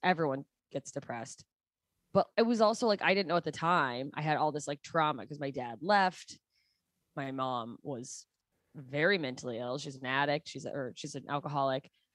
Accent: Alaska, United States; even though I grew up in Alaska, I have like very East Coast energy

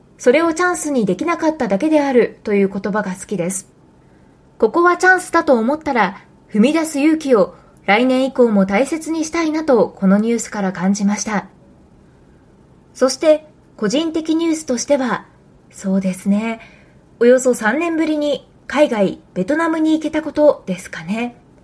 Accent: Okayama, Japan; 私は岡山県出身ですが、

